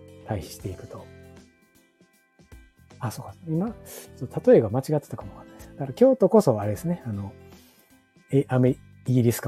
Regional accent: Kansai, Japan; まあでも、あ、私あの関西人全然関西人ですけど

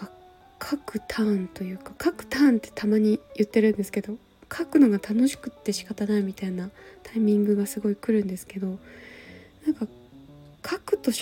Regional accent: Miyagi, Japan; 私の実家が宮城県だったので、まあ被災していて、でおばあちゃん家が石巻っていうね海の近くの町だったので、

